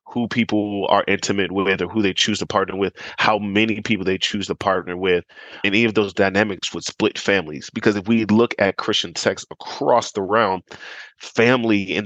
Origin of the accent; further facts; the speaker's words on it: United States; born there; I am an American born.